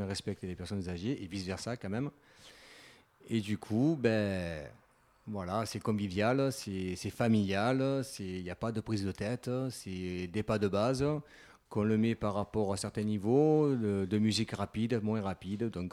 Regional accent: Marseille, Provence-Alpes-Côte d'Azur, France; Je ne suis pas de Valensol, moi, je suis de Marseille.

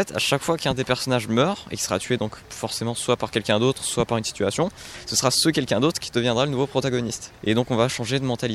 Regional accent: Sisteron, Provence-Alpes-Côte d'Azur, France; Oh bah je viens de Tisteron en fait, tout simplement. Je suis vraiment pas loin d'ici

